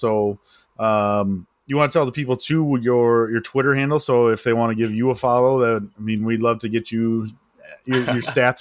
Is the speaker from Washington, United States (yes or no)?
no; Florida, United States; I think about where I grew up in Florida.